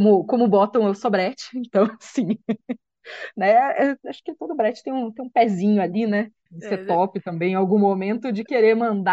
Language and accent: Portuguese; Curitiba, Paraná, Brazil; Então, eu tenho 31 anos, sou daqui de Curitiba